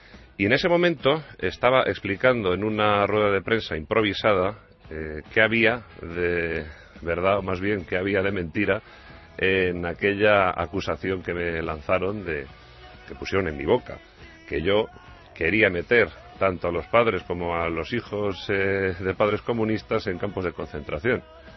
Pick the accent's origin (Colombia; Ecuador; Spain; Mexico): Spain; Madrid, Community of Madrid; born there; Porque los dos nacimos en Madrid y además en el mismo barrio.